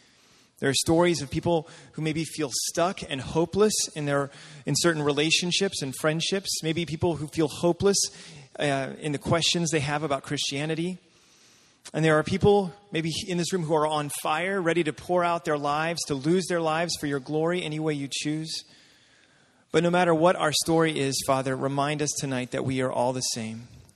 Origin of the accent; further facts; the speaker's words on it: Alabama, United States; I grew up in Alabama, which is more like what most of the world experiences, and it is a very hot and humid place, very different than the California coast.